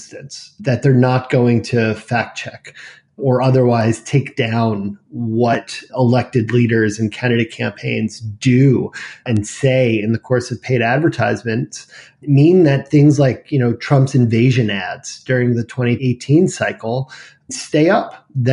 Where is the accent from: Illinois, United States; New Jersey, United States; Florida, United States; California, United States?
New Jersey, United States; I'm a product of New Jersey and New Jersey public schools.